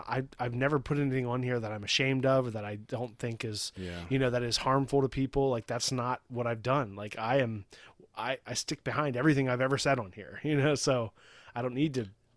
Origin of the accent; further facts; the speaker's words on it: West Coast, United States; Like I'm from the West Coast. So I'm like playing up the West Coast thing, you know?